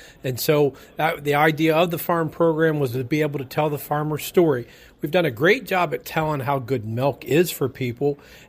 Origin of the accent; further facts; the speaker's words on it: Trout Run, Pennsylvania, United States; I'm from Trout Run, Pennsylvania